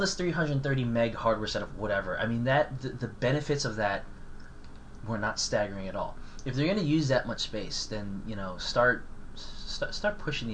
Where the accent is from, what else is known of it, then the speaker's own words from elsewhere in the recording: New York, United States; By the way, we're from New York.